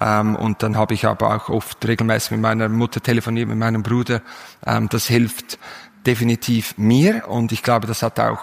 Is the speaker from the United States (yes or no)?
no; Switzerland; Als Schweizer kennt man vielleicht das Mittelmeer und denkt, das Mittelmeer ist groß.